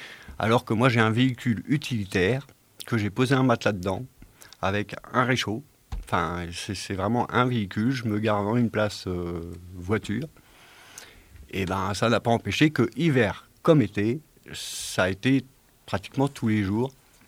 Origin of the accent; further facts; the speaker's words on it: Brittany, France; Et parce que moi, je viens de Bretagne.